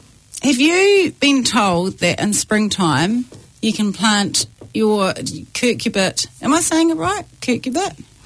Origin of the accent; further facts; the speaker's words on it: Waikato, New Zealand; Oh, that sounds amazing. I'm from the Waikato.